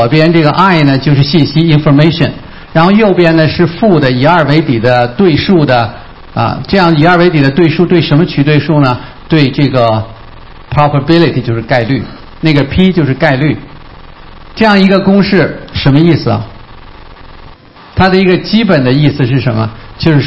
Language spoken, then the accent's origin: Chinese; Beijing, China; 我是北京人啊，我们北京孩子小的时候，就我那个年代的时候啊，上个世纪50年代出生的这样的人啊